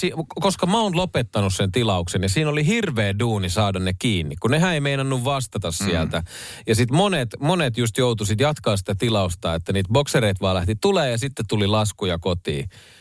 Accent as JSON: {"language": "Finnish", "town": "Vantaa", "region": "Uusimaa", "country": "Finland", "said": "Kyllä mä sanon useasti, että mä oon Tikkurilasta tai Korsosta ennemmin kuin että mä sanon, että mä oon Vantaalta"}